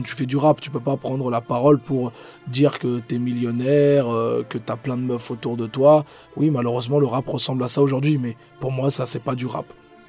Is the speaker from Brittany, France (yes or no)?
no; Le Havre, Normandy, France; Je viens du quartier du Mont-Gaillard, qui est situé au Havre. C'est un quartier de 10 000 habitants à peu près.